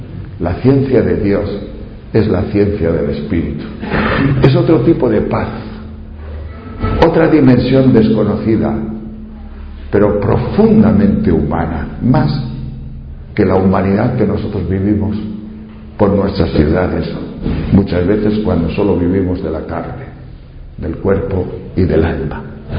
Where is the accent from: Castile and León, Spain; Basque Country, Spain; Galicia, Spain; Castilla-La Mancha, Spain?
Castile and León, Spain; Tejerina; en mi pueblo, Tejerina, León, que hay 3 rebaños de ovejas